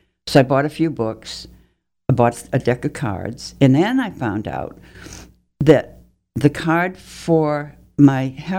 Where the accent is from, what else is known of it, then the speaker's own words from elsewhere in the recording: Salem, Massachusetts, United States; born there; I knew a little bit about witchcraft because I was born in Salem.